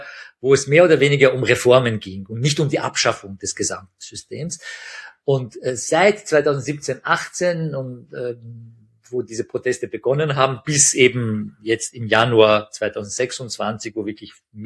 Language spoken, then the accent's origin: German; Graz, Styria, Austria; also born or lived in Tehran, Iran; ich bin zwar in Graz geboren und habe dann aber, wenn ich mich richtig erinnere, 7 Jahre in Teheran verbracht, 7 Jahre meiner Kindheit, und bin dann einmal noch, wie ich dann schon in Graz wieder gelebt habe, dann in den Sommerferien nach Teheran.